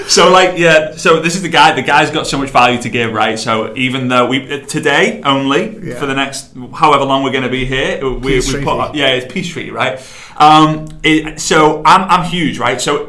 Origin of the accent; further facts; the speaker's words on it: United Kingdom; Because I'm British, right?